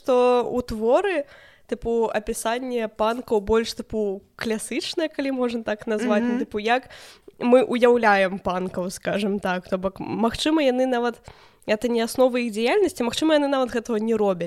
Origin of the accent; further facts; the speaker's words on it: Serabranka, Minsk Region, Belarus; Я проста вырасла ў Серабранцы